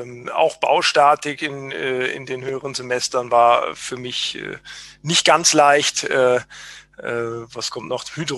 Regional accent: Bonn, North Rhine-Westphalia, Germany; bin auch Mitte 40. Vielleicht fange ich vorne an. Die ersten 3 Jahrzehnte meines Lebens habe ich im Rheinland gewohnt oder meinen Wohnort gehabt. Ich bin in Bonn geboren, habe in Aachen studiert und dann die ersten Jahre als Bauingenieur in Düsseldorf gearbeitet in einem Planungsbüro.

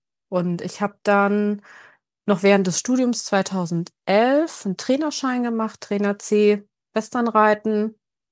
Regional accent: Rhineland-Palatinate, Germany; komme aus dem schönen Rheinland-Pfalz aus Deutschland

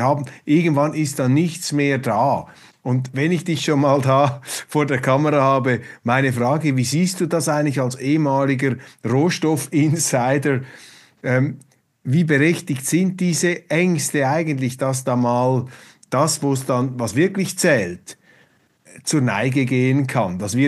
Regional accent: Switzerland; Ich bin ja als Schweizer sehr stolz, dass wir solche Unternehmen haben bei uns.

